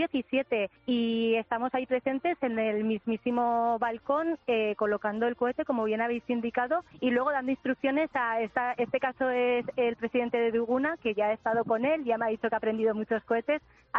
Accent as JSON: {"language": "Spanish", "town": "Pamplona", "region": "Navarre", "country": "Spain", "said": "yo soy de Pamplona, mis hijas son de Pamplona, todos somos de Pamplona."}